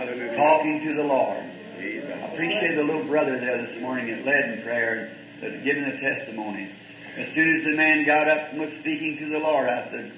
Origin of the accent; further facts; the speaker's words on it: the South, United States; I'm a Southerner.